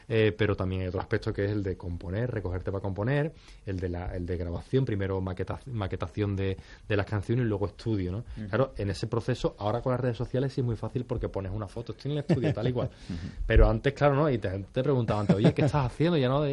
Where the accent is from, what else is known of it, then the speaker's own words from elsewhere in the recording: Seville, Andalusia, Spain; Yo soy de Sevilla